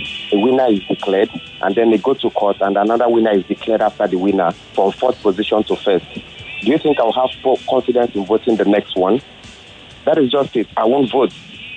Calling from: Amoa, Nigeria; I'm calling from Amoa.

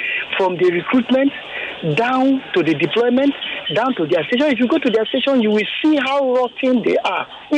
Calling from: Ikoyi, Lagos, Nigeria; I'm calling from Ikoyi.

